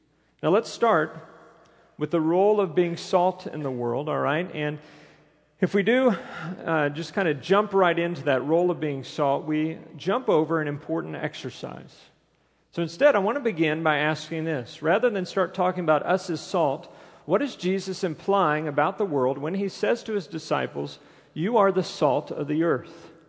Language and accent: English; Texas, United States; Now, I grew up near San Jacinto River, and we saw that river overflow a lot.